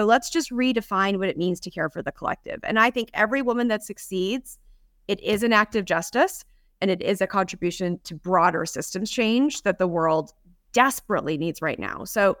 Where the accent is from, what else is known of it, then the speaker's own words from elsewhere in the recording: Canada; I'm a Canadian, so I always have to clarify for global audiences